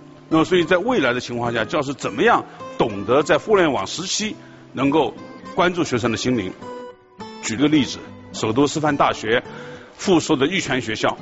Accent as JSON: {"language": "Chinese", "country": "China", "said": "大家都知道教育啊，一直是我们中国人心中的焦点"}